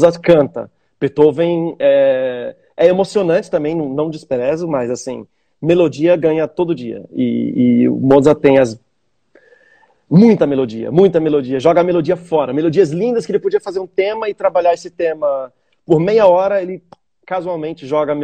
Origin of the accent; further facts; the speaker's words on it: Pernambuco, Brazil; Nossa, agora você pegou pesado porque eu sou pernambucano.